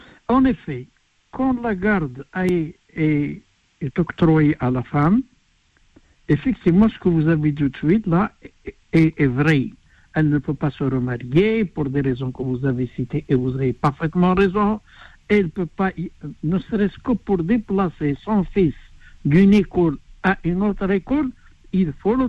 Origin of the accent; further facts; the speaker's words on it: Morocco; Et un enfant de 2 ans chez nous au Maroc, il peut avoir son passeport.